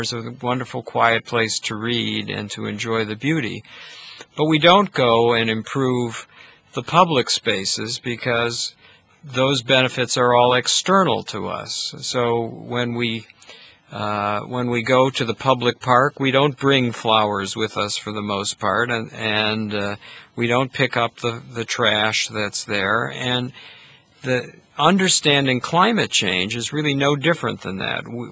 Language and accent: English; United States; now in Malta; So I think as an American ambassador, my job is not to paint a false portrait of America, the country I love and respect